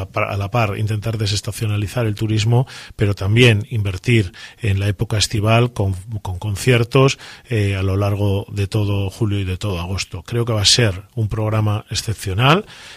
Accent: Laredo, Cantabria, Spain; ¿qué vamos a vender de Laredo los que somos de Laredo? ¿No? Nada más que nuestro pueblo, ¿no? Que es magnífico.

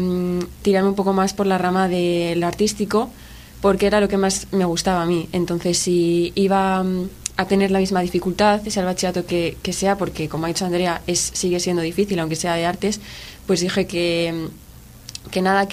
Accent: Guriezo, Cantabria, Spain; Pues yo vengo de Guriezo y tengo 17 años también.

